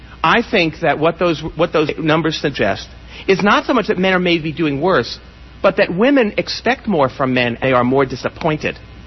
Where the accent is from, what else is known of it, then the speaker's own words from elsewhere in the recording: San Francisco, California, United States; what was then my hometown newspaper, the San Francisco Chronicle